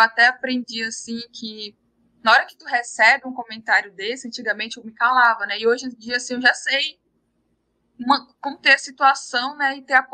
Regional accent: Tucuruí, Pará, Brazil; eu já fui convidada para dar aula na faculdade lá da minha cidade, né, em Tucuruí.

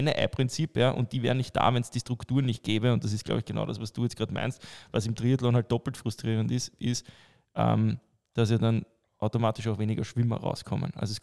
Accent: Austria; was ja meistens bei uns in Österreich nicht Privatbetreiber sind

